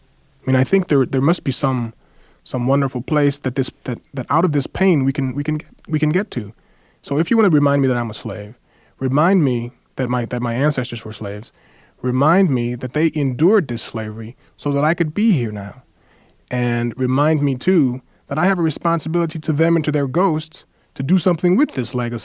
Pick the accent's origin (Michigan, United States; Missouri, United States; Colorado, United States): Missouri, United States; St. Louis; In St. Louis, which is sort of south, sort of north, sort of south. A Midwestern city with a lot of southern tendencies, southern feelings, southern climate.